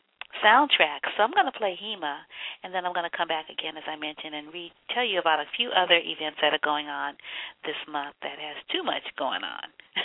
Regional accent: New Orleans, Louisiana, United States; you just really represent my hometown, New Orleans, you know, and all of its different

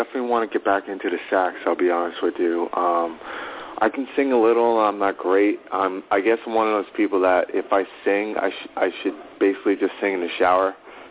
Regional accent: East Meadow, New York, United States; also born or lived in Howard Beach, Queens; Originally, I'm from Howard Beach, Queens. My family moved me out to Long Island, East Meadow, more of my childhood into my teenage years. Went to East Meadow High School.

